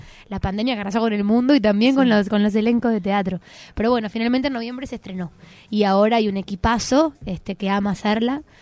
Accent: Las Piedras, Canelones, Uruguay; Yo en ese momento vivía en Las Piedras, soy de Las Piedras, pero todavía estaba viviendo allá.

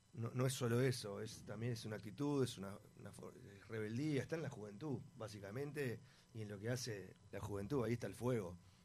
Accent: Buenos Aires, Argentina; moved away; Yo me crié primero en Buenos Aires.

